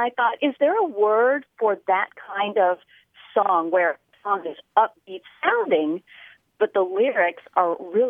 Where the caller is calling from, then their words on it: Lexington, South Carolina, United States; Oh, hi, Grant. … I'm calling from Lexington, South Carolina.